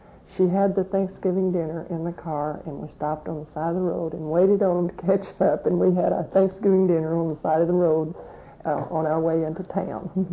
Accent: Pauls Valley, Oklahoma, United States; Well, I was born in Pauls Valley, Oklahoma, on May the 13th, 1918. I lived on a farm till I was 6 years old.

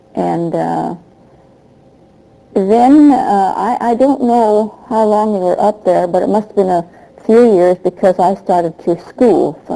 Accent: Long Beach, California, United States; I was born in Long Beach. I've been a native here all of my life. Born 1916. Right on 3rd and M, where the post office is. I was born in the alley there in early Long Beach.

